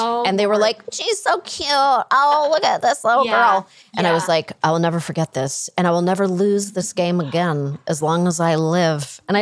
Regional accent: Canada; we're Canadian.

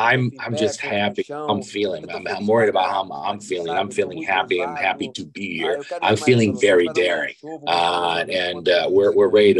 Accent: Brazil; Being born and raised in Brazil.

